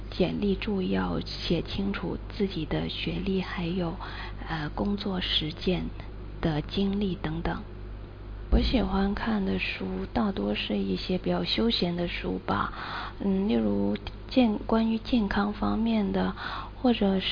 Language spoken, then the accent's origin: Chinese; Guangzhou, Guangdong, China; 那里有我们广州有花市